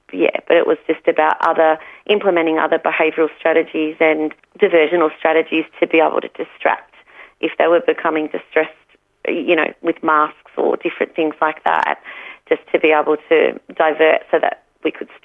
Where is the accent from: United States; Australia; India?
Australia; each and every one of us as Australian citizens had